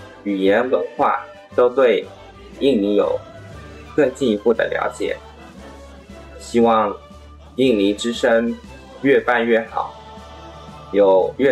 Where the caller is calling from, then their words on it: Cambodia; 我是柬埔寨的